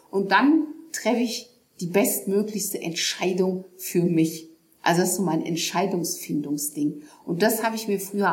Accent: North Rhine-Westphalia, Germany; Ich komme aus dem Ruhrpott und da sagen wir gerne Tacheles.

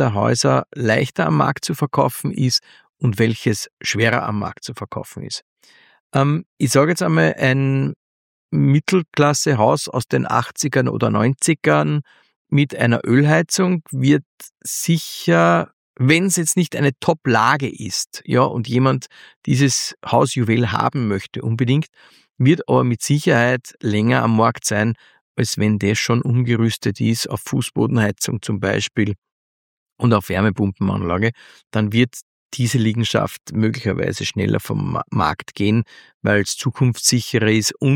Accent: Austria; bei uns in Österreich

